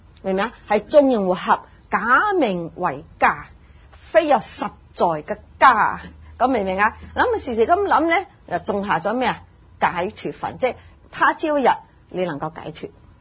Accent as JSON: {"language": "Cantonese", "country": "China", "said": "即系我哋中国中意饮咩茅啊，茅咩茅啊，茅青啊。茅台啊，茅台酒，即系我哋中国人咁"}